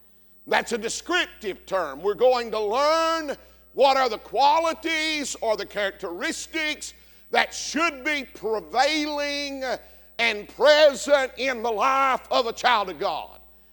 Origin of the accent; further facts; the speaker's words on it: the South, United States; Now, growing up in the South, most everybody I knew, all my neighbors and kin folks and family always had gardens in the summertime.